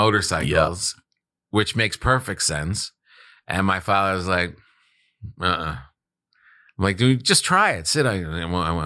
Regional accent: New Jersey, United States; I grew up in New Jersey.

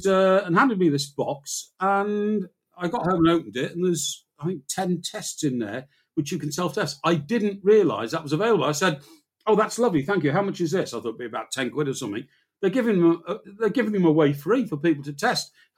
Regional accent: Chester, North West England, United Kingdom; when I grew up on Merseyside, and I was born and brought up in Chester, which is not Merseyside, it's Cheshire, and it's at the end of the Wirral.

